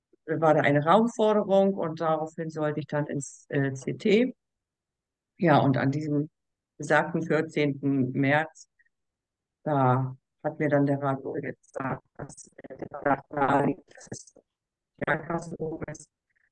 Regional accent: Schleswig-Holstein, Germany; Ich komme ja aus dem Schleswig-Holstein und hier in Wedel, ein paar Kilometer weiter, haben wir eine Onkologie gehabt.

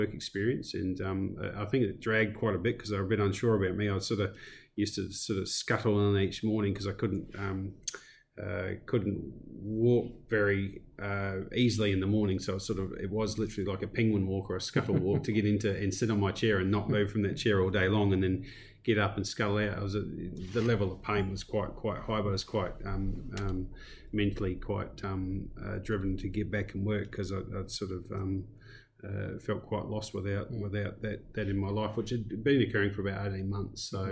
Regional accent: South Australia, Australia; moved away as an adult; now in New Zealand; I was born in New Zealand, but raised, from 10 to sort of 30, age 30, in Australia or mid north of South Australia, and then came back to New Zealand

